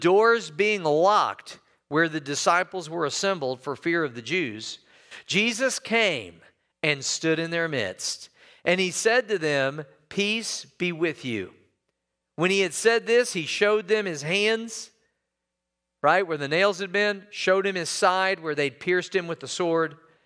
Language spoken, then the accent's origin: English; Missouri, United States; Because, you know, I'm from Missouri, and Missouri is called the Show Me State.